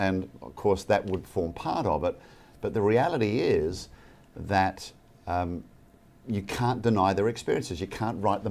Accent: Australia; now in Atlanta, United States; Originally from the land down under. I live in Atlanta now, so I usually tell people that's where I got my southern accent from.

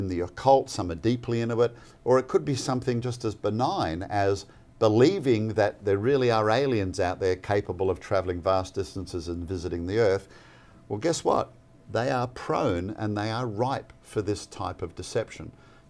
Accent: Australia; in my home country of Australia

